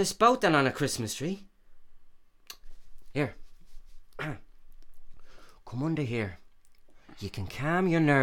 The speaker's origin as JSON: {"language": "English", "country": "Ireland", "said": "I went storming down to the labour exchange and I told your man, I'm an Irish citizen."}